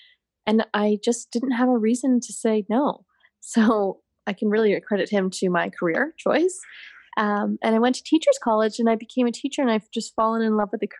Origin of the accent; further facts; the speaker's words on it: Ancaster, Ontario, Canada; I was born in Hamilton, Ontario, and I grew up just outside of Hamilton in a little town called Ancaster.